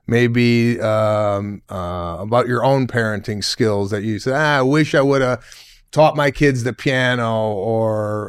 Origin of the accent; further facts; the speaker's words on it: Memphis, Tennessee, United States; Born and raised in Memphis, a Spanish Jew from Memphis, Tennessee. If you could believe that.